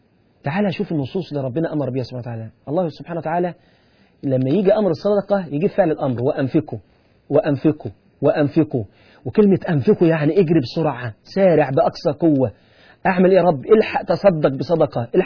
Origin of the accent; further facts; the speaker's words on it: Egypt; عندنا في مصر